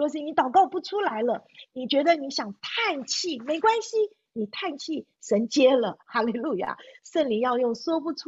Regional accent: China; 我觉得我们中国人好像很多的时候都有这个完美主义啊

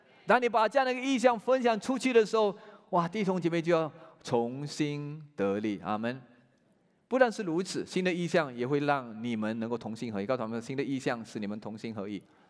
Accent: Malaysia; 他是台湾来的，我是马来西亚来的。

